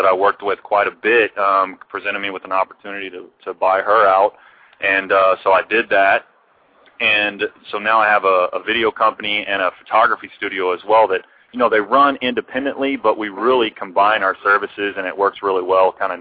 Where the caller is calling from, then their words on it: Tulsa, Oklahoma, United States; Yeah, actually, it's a beautiful day here in Tulsa, Oklahoma. That's where I'm at.